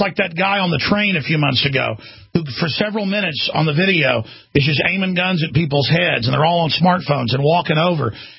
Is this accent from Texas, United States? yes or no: yes; Dallas, Texas, United States; The culture was much more rough when I was even growing up outside Dallas, Texas, and in Dallas.